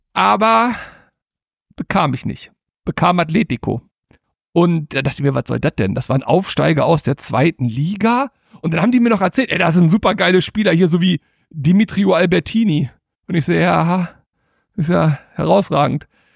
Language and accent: German; Hanover, Lower Saxony, Germany; ich bin gebürtiger Hannoveraner und mein Heimatverein ist natürlich Hannover 96.